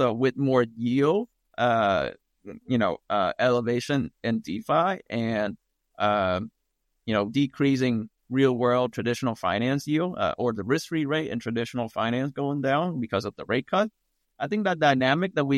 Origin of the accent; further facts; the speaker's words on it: Vietnam; A lot of them are based in Vietnam too, actually, in my home country.